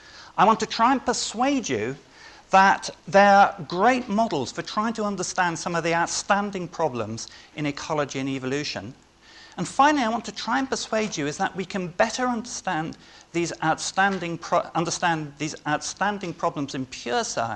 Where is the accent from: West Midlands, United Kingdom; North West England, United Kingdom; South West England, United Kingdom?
South West England, United Kingdom; Bristol; I grew up largely in Bristol